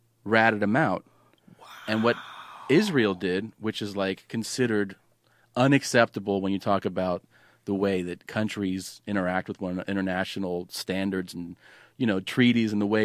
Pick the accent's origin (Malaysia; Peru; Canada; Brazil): Peru; they do it because I look like I'm more from Argentina than I am from Peru